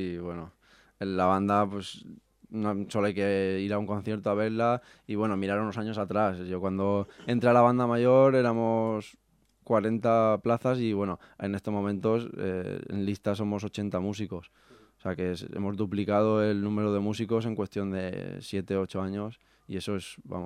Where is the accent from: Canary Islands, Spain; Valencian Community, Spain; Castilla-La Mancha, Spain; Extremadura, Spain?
Valencian Community, Spain; Aspe; dices, no, yo soy de ASPE